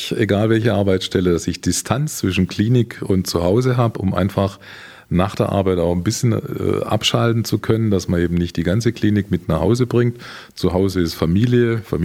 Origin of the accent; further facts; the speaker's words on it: Baden-Württemberg, Germany; das Oberbayerische liegt mir als Schwabe auch.